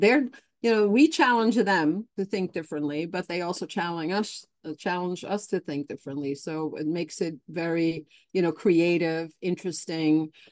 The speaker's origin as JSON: {"language": "English", "region": "Flanders", "country": "Belgium", "first_language": "Flemish", "second_language": "English", "said": "I was mimicking the words because my native language is Flemish. So I needed to learn English."}